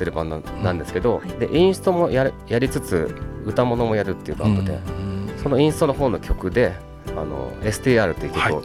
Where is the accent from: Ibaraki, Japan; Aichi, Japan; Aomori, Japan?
Aichi, Japan; Nagoya; now in Tokyo, Japan; まあ東京に名古屋から上京して割とジャズフュージョンとか好きになって